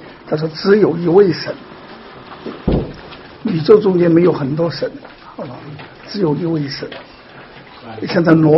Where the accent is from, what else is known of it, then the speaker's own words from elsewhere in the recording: China; 所以天神老天爷啊，就是我们中国人的这个概念。